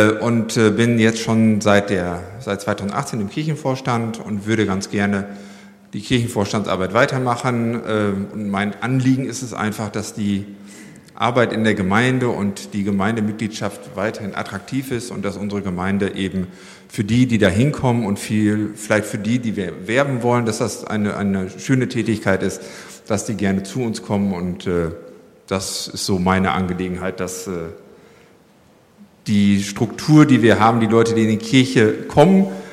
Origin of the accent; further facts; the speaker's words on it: Klostermoor, Lower Saxony, Germany; ich komme aus Klostermoor, also ehemalige Pfarrbezirk Langholz, sagen wir es jetzt mal so. Bin dann, wenn die Kirchenvorstandswahl ist, 54 Jahre alt, habe 3 Kinder